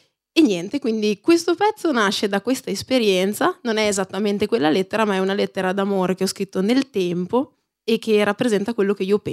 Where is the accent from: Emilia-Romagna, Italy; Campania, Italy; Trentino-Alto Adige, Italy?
Emilia-Romagna, Italy; Modena; E quindi io sono di Modena e quando andavo alle elementari sono stata fortunata